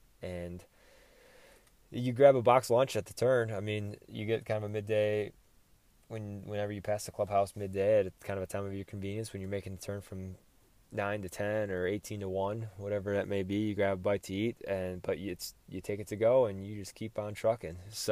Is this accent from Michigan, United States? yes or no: yes; Michigan, United States; also born or lived in Wilmington, United States; my wife and I, we're both from West Michigan, but we moved, after we got married, we moved down to coastal North Carolina, down to Wilmington